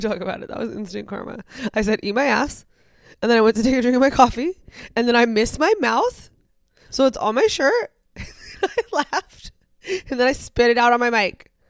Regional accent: Seattle, Washington, United States; we grew up in Seattle.

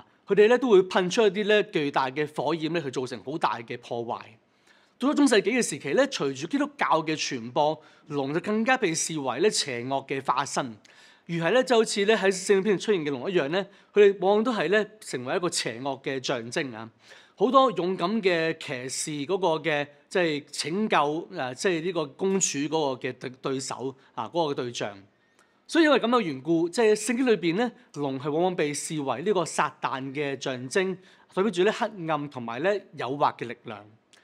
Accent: Hong Kong; 當然作為香港人，

